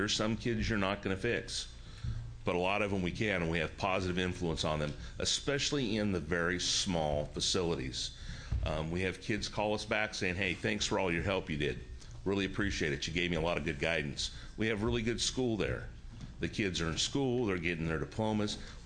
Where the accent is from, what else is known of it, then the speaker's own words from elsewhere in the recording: Seaside, Oregon, United States; I'm from Seaside, Oregon.